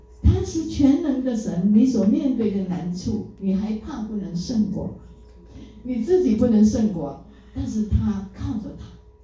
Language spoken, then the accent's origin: Chinese; China; 所以亲爱的朋友，我们中国人很念啊，很尊敬我们的祖宗